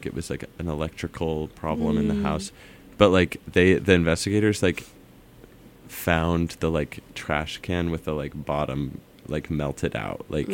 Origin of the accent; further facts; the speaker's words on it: Boulder, Colorado, United States; also born or lived in Nederland; I am from Boulder, Colorado, and I was, like, born in Boulder, but I spent the first 2 years of my life in Nederland, which is like a little mountain town.